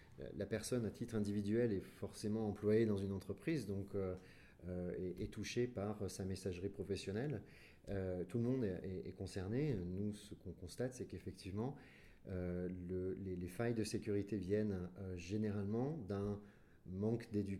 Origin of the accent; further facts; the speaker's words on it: Marseille, Provence-Alpes-Côte d'Azur, France; born there; Eh bien, je suis né à Marseille et j'ai fait le tour du monde dans la tech.